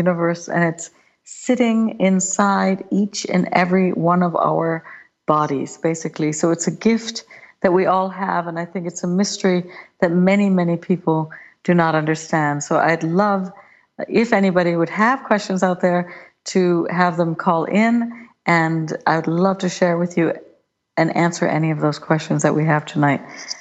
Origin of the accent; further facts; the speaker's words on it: Wisconsin, United States; moved away as an adult; also born or lived in St. Louis; now in Berlin, Germany; I was born in St. Louis, Missouri, and then I landed when I was very young. I was about a year and a half in the city of Berlin, and then I lived in Berlin until about 6, and then came back to the States, grew up in Wisconsin